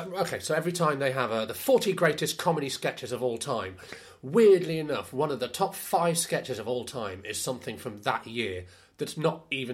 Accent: Shipley, Yorkshire and the Humber, United Kingdom; I grew up in Shipley, which is sort of between Leeds and Bradford. It's technically part of Bradford.

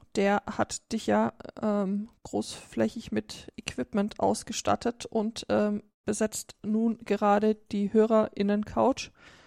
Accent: Southern Germany, Germany; den Süden Deutschlands, da wo ich herkomme

